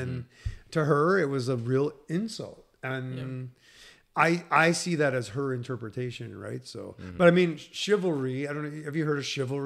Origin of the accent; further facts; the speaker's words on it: Winnipeg, Manitoba, Canada; I grew up in Winnipeg, which was a hockey city.